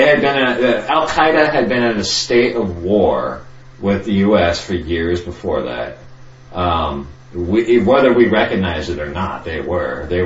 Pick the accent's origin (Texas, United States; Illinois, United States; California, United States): California, United States; San Diego; And I'm from San Diego, and I've been through lots of big cities, but I've never been to New York and seen the skyscrapers in New York.